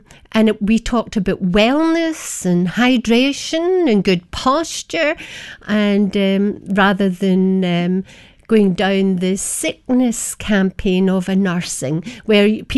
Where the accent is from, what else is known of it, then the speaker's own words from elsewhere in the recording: Glasgow, Scotland, United Kingdom; I'm from Scotland, Glasgow area